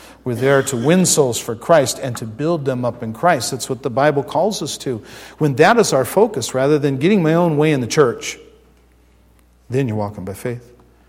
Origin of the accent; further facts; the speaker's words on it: Arizona, United States; I mean, I'm from Arizona. And when you see a fountain in the desert, it's just really cool.